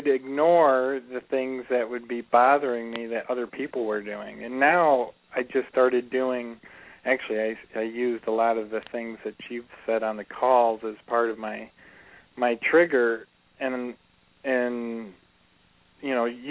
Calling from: Lansing, Michigan, United States; From Lansing.

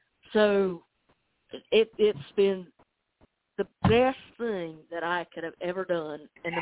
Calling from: Gastonia, North Carolina, United States; Gastonia, North Carolina.

